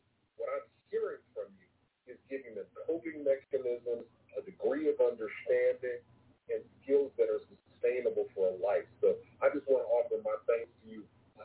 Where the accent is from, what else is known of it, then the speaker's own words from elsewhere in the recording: California, United States; I grew up in the Bay Area in the 80s, man.